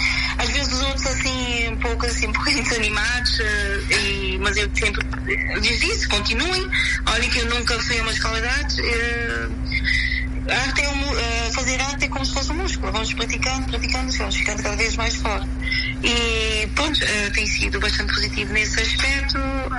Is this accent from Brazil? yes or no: no; Cape Verde; às vezes faço coisas ligadas assim a cultura cabo-verdiana, porque sou cabo-verdiana e gosto muito